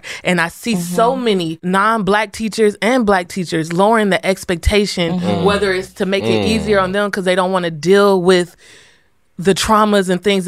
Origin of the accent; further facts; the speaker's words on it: Texas, United States; Okay, I'm from Texas.